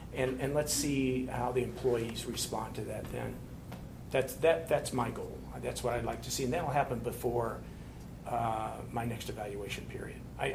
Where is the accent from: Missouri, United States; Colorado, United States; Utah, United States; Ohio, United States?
Missouri, United States; I'm from Missouri, which at that point was not a right-to-work state. And that's my background. It's that blue-collar background.